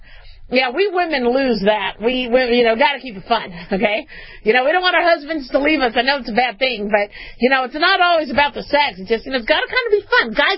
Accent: United States; So I think of myself as American. I think of myself as a Jew. I think of myself as a physician, right?

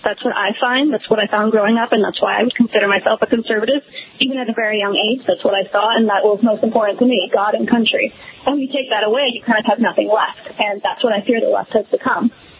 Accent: Manhattan, New York, United States; Because I grew up in Manhattan, I grew up in Orthodox synagogue, and people around me were not Democrats.

